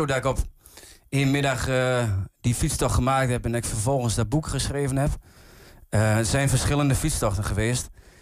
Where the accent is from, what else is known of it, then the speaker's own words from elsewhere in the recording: Enter, Overijssel, Netherlands; Ik kom uit, ik woon in Goa. Ik moet altijd oppassen. Ik wil altijd zeggen, ik kom uit Enten. Maar ik woon al 1 jaar of 5 in Goa.